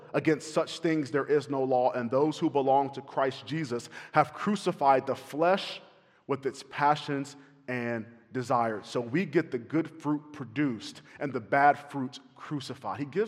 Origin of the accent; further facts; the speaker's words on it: the Carolinas, United States; I grew up in the Carolinas. We went to the ocean often to fish, and so I had to learn.